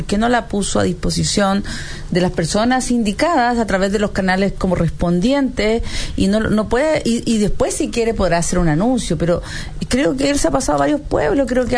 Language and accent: Spanish; Chile; para que nosotros como chilenos pudiéramos hacer justicia